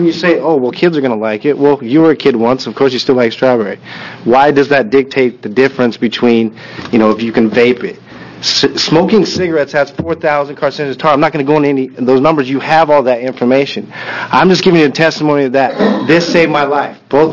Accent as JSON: {"language": "English", "region": "Washington", "country": "United States", "lives_now": "Hawaii, United States", "said": "No, from Washington."}